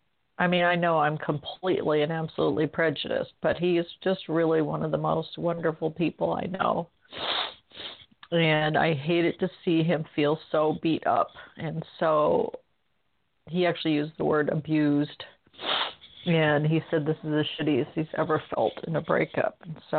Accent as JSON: {"language": "English", "town": "Berkeley", "region": "California", "country": "United States", "tie": "born or raised there", "also_born_or_lived": "Eugene, Oregon", "said": "I was born in Berkeley, grew up part of the time there."}